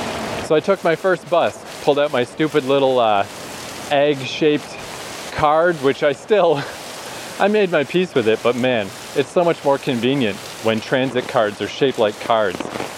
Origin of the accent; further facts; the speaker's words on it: Canada; I'm from Canada.